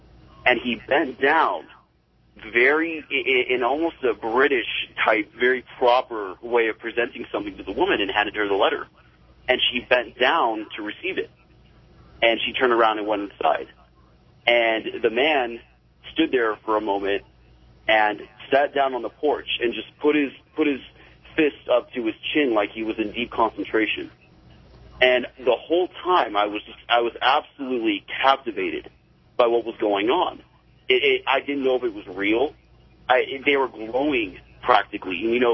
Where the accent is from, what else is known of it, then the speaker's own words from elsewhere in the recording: Portland, Oregon, United States; I'm actually from Portland, Oregon, 45 minutes north of Albany, where that boy just called from.